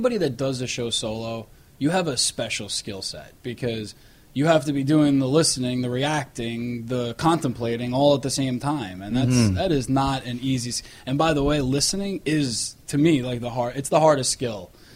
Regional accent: New York, United States; accent: New York; I'm a New Yorker. I got the accents, you know.

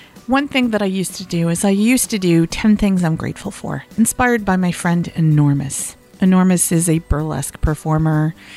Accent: Arkansas, United States; now in New York, United States; While I live in New York now, I'm from Arkansas and I'm about as Black and Southern and Baptist as they come.

